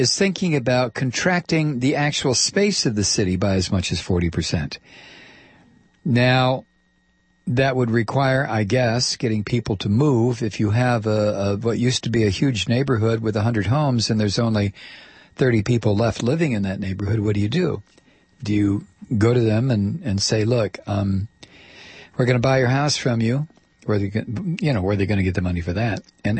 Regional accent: Toledo, Ohio, United States; When I was a kid growing up in Toledo, Detroit was like

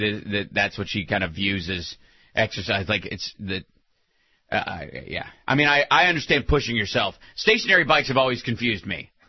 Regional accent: Frankfort, Kentucky, United States; And we only need to look at my hometown, Franklin County High School, which is where the majority white kids went, and Frankfort High, where the majority black kids went.

